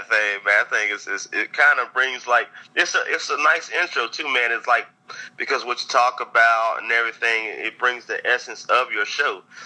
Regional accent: North Carolina, United States; Man, you know, growing up in North Carolina, man, we were always hip.

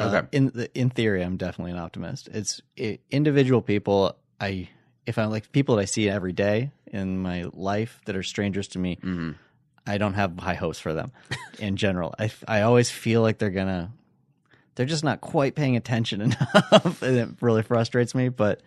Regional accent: Colorado, United States; And I grew up in Colorado, came out here for college, met my wife there, and then started living out the American dream, basically.

